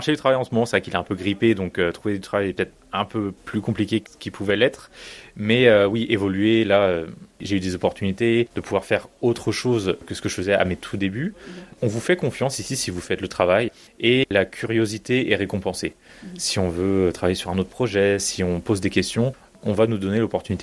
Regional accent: Brittany, France; Moi, je suis de Bretagne à la base, donc c'est sûr que je ne reviendrai pas à Paris.

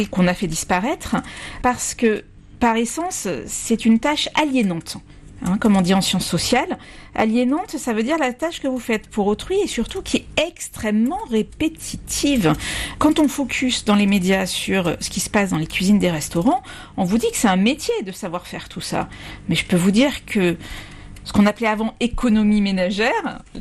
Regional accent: Provence-Alpes-Côte d'Azur, France; mais j'ai eu une chance, c'est que je suis provençale.

